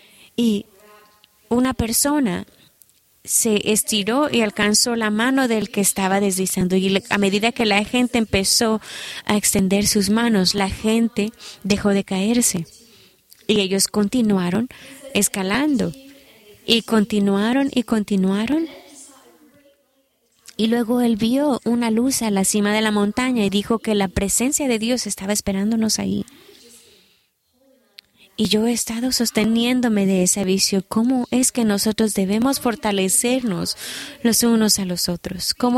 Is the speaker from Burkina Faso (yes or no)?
yes; Burkina Faso; porque yo vengo de Burkina Faso, voy a escaparme de experiencias por las que van ustedes.